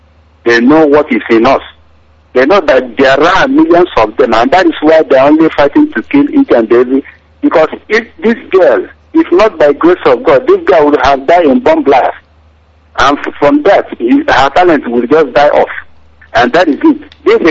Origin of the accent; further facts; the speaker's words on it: Imo, Nigeria; I'm from Idato South, Imo State, Biafra land.